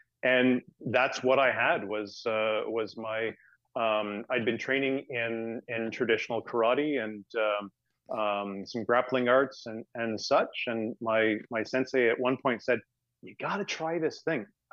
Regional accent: Canada; I think being Canadian means that you get tired of things and you like variety.

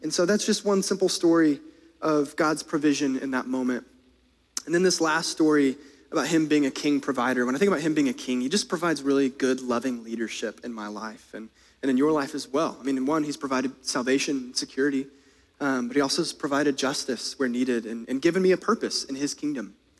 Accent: United States; Like, we're American.

